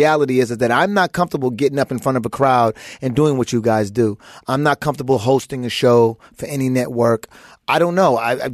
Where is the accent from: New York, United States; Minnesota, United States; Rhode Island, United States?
New York, United States; Brooklyn; also born or lived in Trinidad and Tobago / Queens / Texas / California; I was born in Brooklyn.